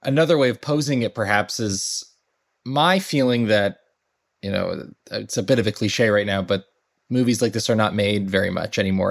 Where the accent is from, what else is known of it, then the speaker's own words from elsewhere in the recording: Los Angeles, California, United States; born there; I grew up all over, but I was born in Los Angeles.